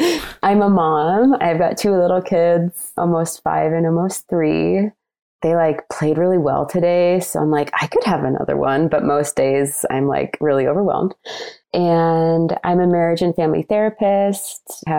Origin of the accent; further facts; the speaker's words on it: Issaquah, Washington, United States; now in Cache Valley, United States; born and raised in Issaquah, Washington, near Seattle. And I now live in Cache Valley. I am going to Utah State doing my PhD here in marriage and family therapy.